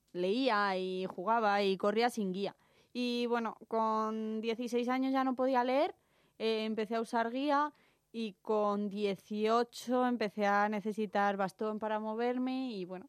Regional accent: Burgos, Castile and León, Spain; also born or lived in Australia; now in Madrid, Spain; yo nací en Australia, pero nada, desde muy chiquitita, con un año y medio así, empecé a vivir en Burgos y ahí he crecido

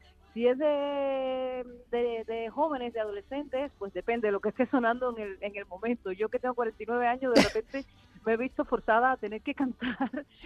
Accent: Cuba; yo soy cubana

